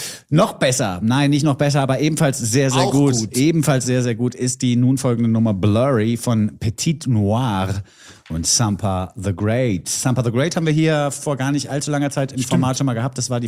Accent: Bavaria, Germany; Für mich als Bayer ist es schwierig.

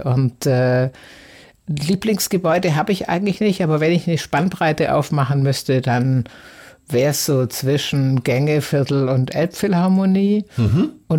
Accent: South Germany, Germany; now in Hamburg, Germany; Oder ich komme ja auch aus Süddeutschland und liebe auch die mediterranen Länder

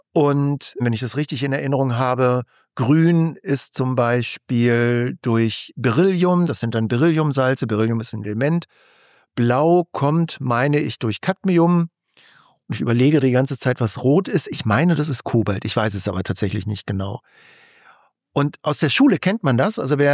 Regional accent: Lower Saxony, Germany; Ich bin ja Niedersachse.

